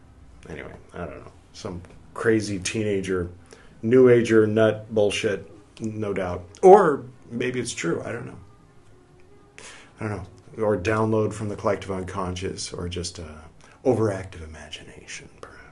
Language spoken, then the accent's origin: English; California, United States; Growing up in California, of course, you think of it one way